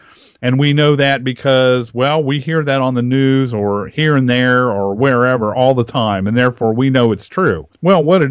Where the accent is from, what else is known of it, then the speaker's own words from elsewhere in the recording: Kansas, United States; born there; no, I was born in Kansas, folks. You know, my name may be German, but my family hasn't been in Germany for about 5 or 6 generations